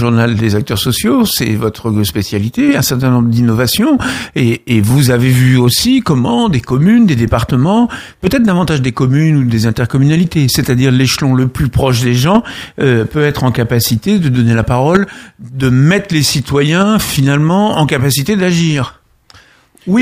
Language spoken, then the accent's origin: French; France; finalement chez nous en France avec les citoyens